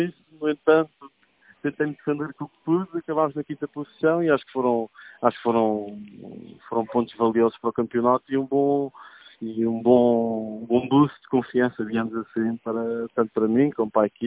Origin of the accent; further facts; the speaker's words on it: Madeira, Portugal; Como todos sabem, sou madeirense, não é? E como bom madeirense, tenho que saber apreciar um rally, não é?